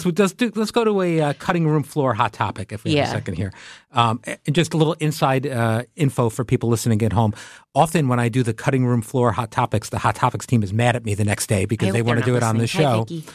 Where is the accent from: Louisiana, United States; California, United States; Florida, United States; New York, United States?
New York, United States; I grew up on Long Island, so yep. I was around the city.